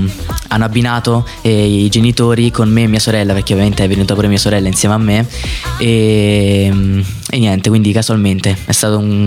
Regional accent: Russia; Italian is a second language; la mia città natale, era fondata comunque sul carbone. Cioè sulle miniere di carbone, l'economia della mia città, e ora visto che le miniere si sono prosciugate e i lavoratori se ne sono andati, quindi è diventata un po' una città fantasma.

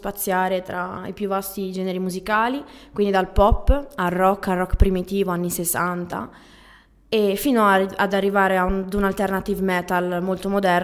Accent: Mezzanego, Liguria, Italy; io sono di Mezzanego

